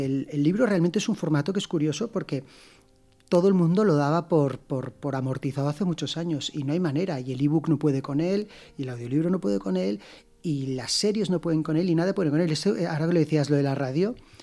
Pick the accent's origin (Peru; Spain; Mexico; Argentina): Spain; pero somos españoles, así que vamos a decirlo bien